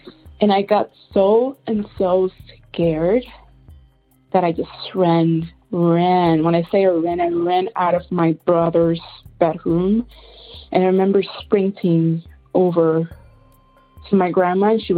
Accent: Puerto Rico; she came from the States because I was raised in Puerto Rico with my grandma.

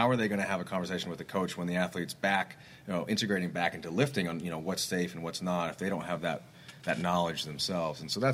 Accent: Jeffersonville, Indiana, United States; I actually fly back to my hometown this weekend. I'm going to get it.

